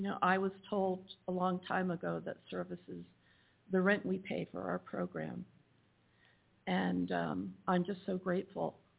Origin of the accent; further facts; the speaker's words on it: California, United States; I am from California.